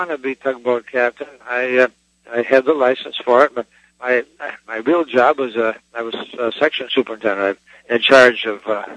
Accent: New York, United States; now in Fort Myers, United States; And I'm from New York State, and I come back in the summertime to... I grew up with the New York's canal system.

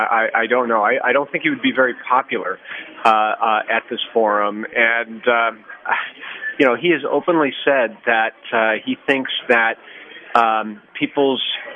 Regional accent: Howell, United States; I was blessed to be raised in, you know, a small town. I grew up in Howell and had three very loving, nurturing grandparents that lived in the same town.

